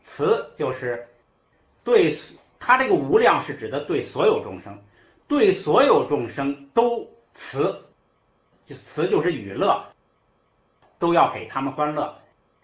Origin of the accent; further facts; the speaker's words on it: China; 你要是对释迦佛这个生在中国呢，他一定是像我们中国人